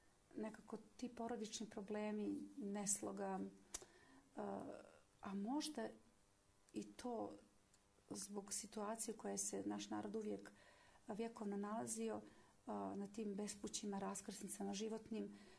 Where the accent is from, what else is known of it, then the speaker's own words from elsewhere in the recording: Montenegro; Jer ja dolazim iz Crne Gore